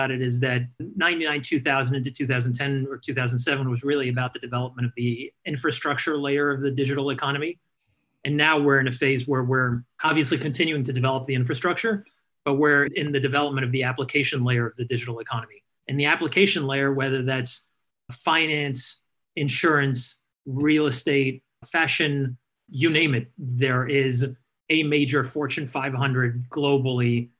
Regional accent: France; now in New York, United States; because of the fact that I grew up in France

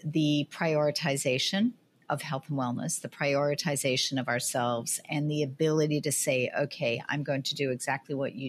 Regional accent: Australia; now in United States; And I find, like, I'm Australian, and I find that Australians always prioritize, you know, long lunches, don't take work home.

